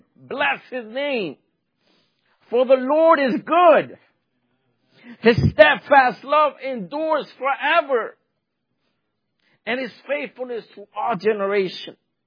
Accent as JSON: {"language": "English", "town": "New York City", "region": "New York", "country": "United States", "tie": "born or raised there", "said": "I grew up in New York City. We never went camping."}